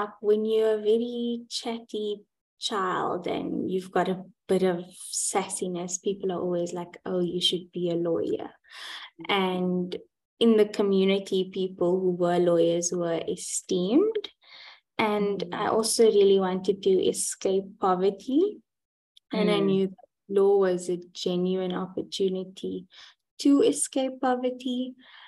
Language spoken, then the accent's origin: English; Cape Town, Western Cape, South Africa; I grew up in Cape Town and I went to school in Cape Town and I completed my matric at Norman Henschel High School.